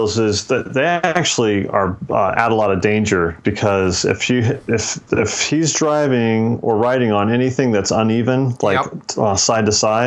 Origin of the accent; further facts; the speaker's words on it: Florida, United States; as a kid, I grew up in Florida, and going to Disney World was like something fun you did on the weekend.